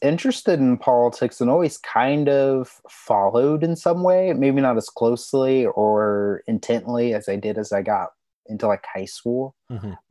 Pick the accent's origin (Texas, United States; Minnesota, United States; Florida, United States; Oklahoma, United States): Oklahoma, United States; Shawnee; I was born in Shawnee, raised in Shawnee, always been here.